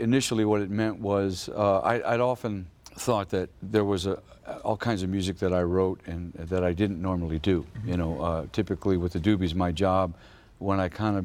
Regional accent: St. Louis, Missouri, United States; when I grew up in St. Louis, it was this country was in a state of apartheid. You know, mm-hmm. it was the 50s.

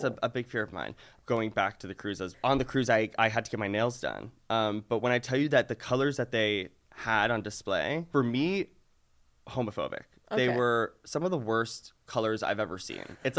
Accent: Long Island, New York, United States; I'm from Long Island, so I can say that. We're part of the tri-state area, yeah.

